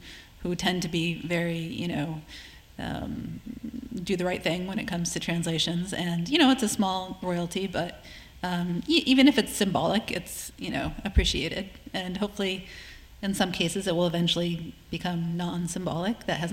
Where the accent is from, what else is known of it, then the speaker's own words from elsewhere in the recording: United States; although Chris is Australian and I'm American, so that's, you know, a certain difference.